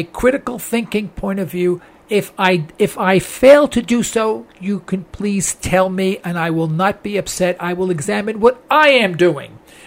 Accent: New York City, New York, United States; I'm from East Harlem, New York, and lived in the Bronx for a while.

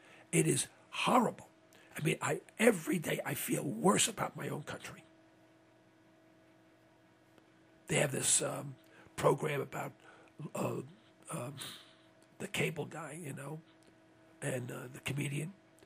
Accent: New York City, New York, United States; I come from Harlem, you know, so this is my old area.

